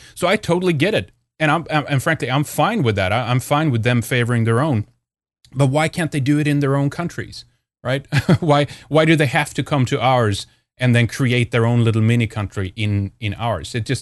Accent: Sweden; when I was young growing up in Sweden

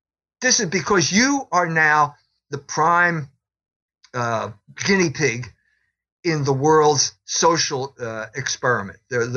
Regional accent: Philadelphia, Pennsylvania, United States; I grew up in Philadelphia in the 1950s and 60s.

